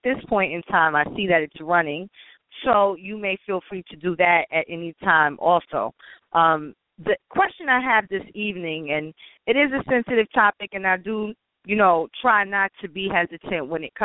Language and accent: English; New York City, New York, United States; born there; I do represent the Bronx, the Boogie Down, all day, every day, even though I was born in Harlem, New York City, in the building.